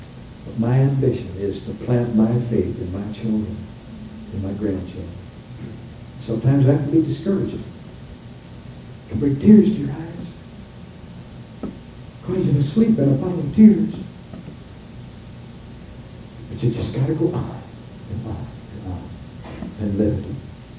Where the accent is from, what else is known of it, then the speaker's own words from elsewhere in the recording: Eau Claire, Wisconsin, United States; Or in the Eau Claire Daily Telegram, my hometown.